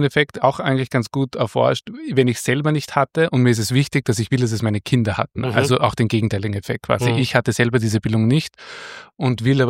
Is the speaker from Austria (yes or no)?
yes; Vienna, Austria